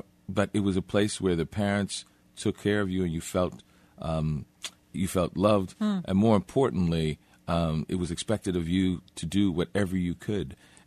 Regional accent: New Orleans, Louisiana, United States; And that was always a part of the culture that I grew up with in New Orleans.

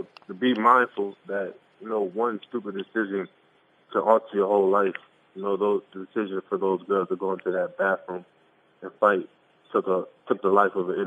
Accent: Wilmington, Delaware, United States; Like, I came from that city. I grew up in Wilmington.

